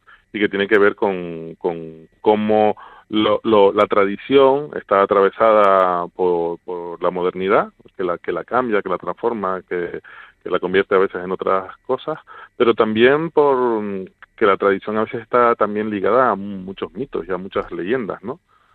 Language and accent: Spanish; Canary Islands, Spain; Y que yo, como canario, también me creí.